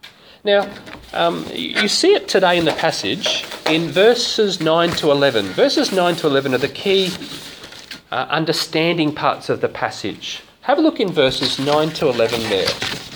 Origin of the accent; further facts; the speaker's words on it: Queensland, Australia; born there; I was born in Queensland, so I support the Queensland team, the Maroons.